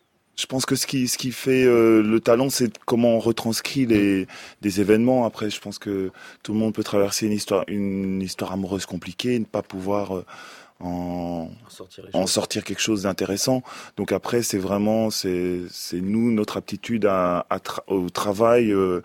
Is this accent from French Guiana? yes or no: no; DR Congo; c'était le pire prénom qui puisse exister en tant que Congolais